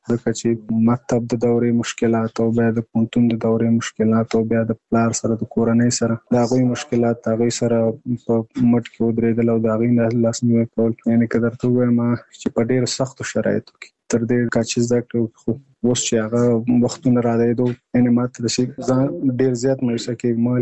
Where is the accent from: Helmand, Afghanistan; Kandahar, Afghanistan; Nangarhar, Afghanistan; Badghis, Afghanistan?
Nangarhar, Afghanistan; now in Kabul, Afghanistan; زموږ کور په ننګرهار کې دی، زه په کابل کې یم،